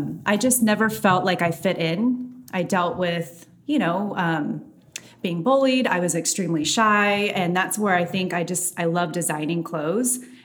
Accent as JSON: {"language": "English", "town": "Los Angeles", "region": "California", "country": "United States", "tie": "born or raised there", "said": "Well, I grew up in the Valley, in the outskirts of downtown LA. And so I did always feel like the odd man out."}